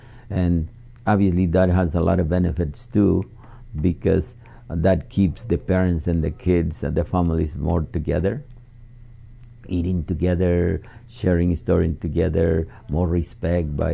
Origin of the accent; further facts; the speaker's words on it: Mexico; when I was young, growing up in Mexico, one of the traditions that I wish we still had